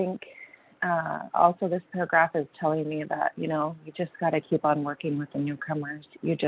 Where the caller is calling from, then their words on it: San Diego, California, United States; from San Diego, California, recovered compulsive overeater.